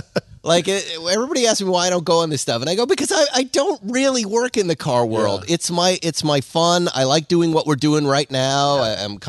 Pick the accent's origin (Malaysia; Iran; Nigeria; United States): United States; West Bridgewater, Massachusetts; I grew up in West Bridgewater, Massachusetts. I'm a Boston Red Sox fanatic.